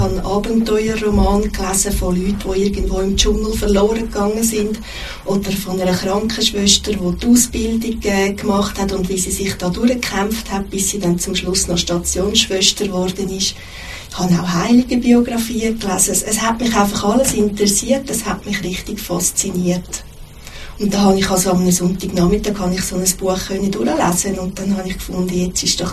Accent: Zurich, Switzerland; Ich bin 1965 in Zürich geboren und auch dort aufgewachsen.

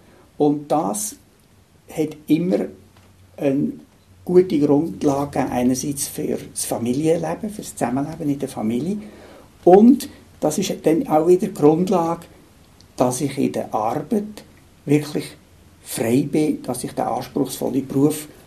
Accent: Lucerne, Switzerland; Also ich bin in Luzern aufgewachsen. Damals war Luzern noch sehr katholisch gewesen. Wir sind in einer katholischen Familie, also wir waren Ministrant und ich habe 3 Brüder

